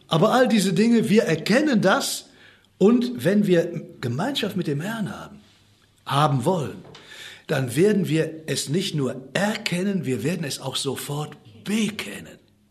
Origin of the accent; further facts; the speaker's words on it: Cologne, North Rhine-Westphalia, Germany; ich bin ja in Köln groß geworden